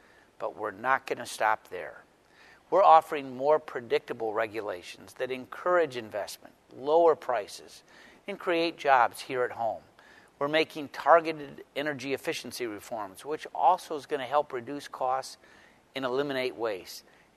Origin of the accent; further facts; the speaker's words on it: Michigan, United States; Schools, churches, hospitals, manufacturing plants in my home state of Michigan and around the country